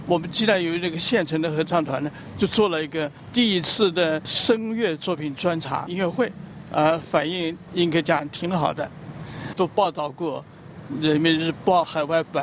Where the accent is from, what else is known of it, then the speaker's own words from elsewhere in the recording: China; now in France; 再伟大的音乐家活回来，我就说他写我们中国的东西写不出来的。